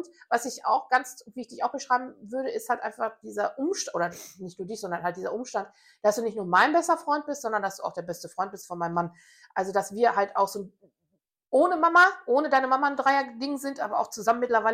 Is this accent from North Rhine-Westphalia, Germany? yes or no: yes; North Rhine-Westphalia, Germany; Ey, wir kommen aus dem Ruhrgebiet. Nein, nur vom Rand.